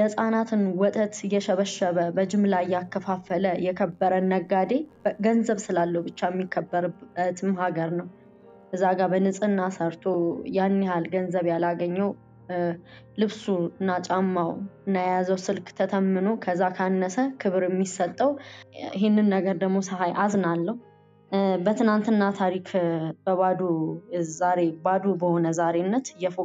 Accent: Addis Ababa, Ethiopia; ገጠር ውስጥም ያደኩ ሰው አይደለም አላቅም የአዲስ አበባ ልጅ ነኝ

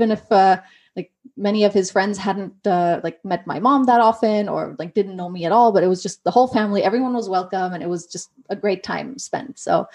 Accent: Germany; So I grew up in Germany. My dad's American and my mom is German.

